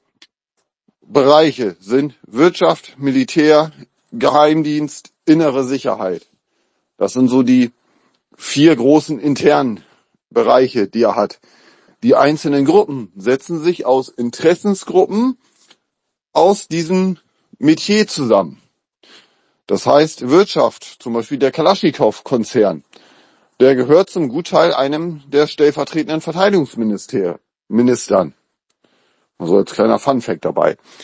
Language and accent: German; Germany; der hat für uns ja als Deutsche schon eine positive Bedeutung.